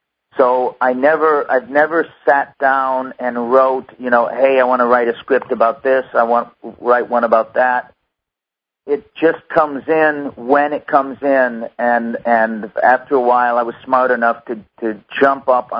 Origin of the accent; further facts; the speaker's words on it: United States; Of course, I grew up in the United States, so all over the United States, many places in Mexico.